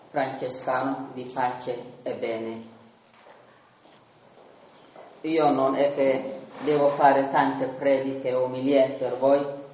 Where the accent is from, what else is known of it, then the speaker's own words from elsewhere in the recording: Eritrea; Italian is a second language; now in Italy; Comunque io vengo dall'Eritrea, quasi da 4 mesi che mi trovo in Italia.